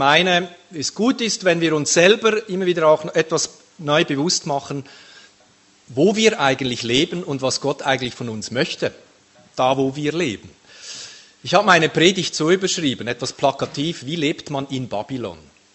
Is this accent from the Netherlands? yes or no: no; Hunzenschwil, Aargau, Switzerland; Ich freue mich, dass ich wieder mal in Hunzenschwil sein kann. Ich meine, es ist meine Heimatgemeinde, meine Heimgemeinde, aber ich war jetzt, glaube ich, fast ein Jahr nicht mehr da.